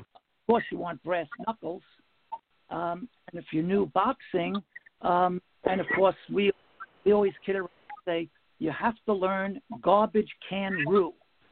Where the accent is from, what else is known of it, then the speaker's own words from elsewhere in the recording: Bronx, New York, United States; accent: Bronx; Now, I grew up in the Bronx, New York. You can tell from my funny accent.